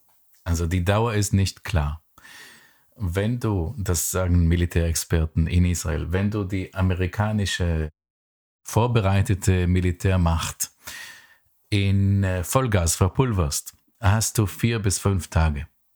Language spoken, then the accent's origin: German; Iran; Wir sind schon in der Islamischen Republik aufgewachsen